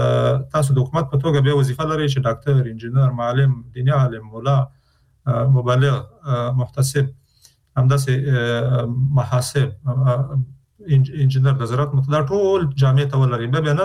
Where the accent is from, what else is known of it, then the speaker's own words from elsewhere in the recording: Afghanistan; نو چون موږ د افغانستان خلک یو، د افغانستان په هر فرد که هغه نظام کې که بیرون د نظام موږ پرې مکلفیت لرو